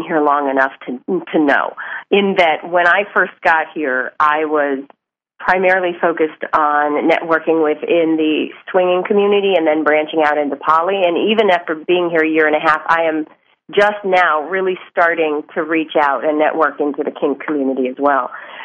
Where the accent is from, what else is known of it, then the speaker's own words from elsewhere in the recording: Cleveland, Ohio, United States; also born or lived in Washington, D.C.; now in Portland, United States; No, I'm not. I was actually born and raised in Cleveland, Ohio.